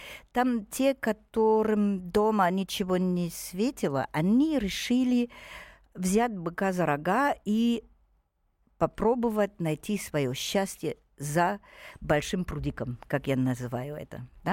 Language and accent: Russian; Germany; now in Russia; Я из Германии приехала в Россию здесь работать, найти свое счастье.